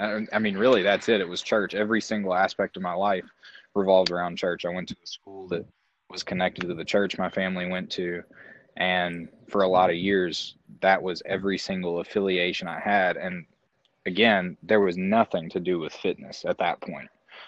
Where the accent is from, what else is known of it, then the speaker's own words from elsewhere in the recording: Kentucky, United States; So I grew up in LaRue County, and yes, they were a dry county up until about 2 years ago.